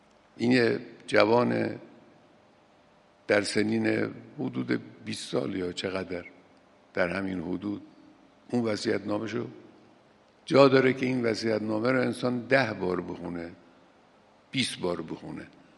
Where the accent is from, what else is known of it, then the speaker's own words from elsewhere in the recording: Khorasan, Iran; حالا من چون خودم خراسانی هستم با این دو شهرم آشنا هستم